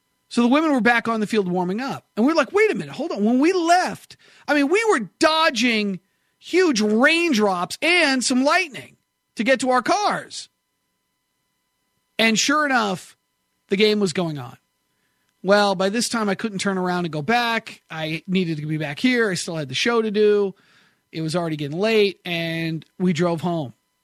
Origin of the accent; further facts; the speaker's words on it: Nashville, Tennessee, United States; And I'm like, ah, we're from Nashville.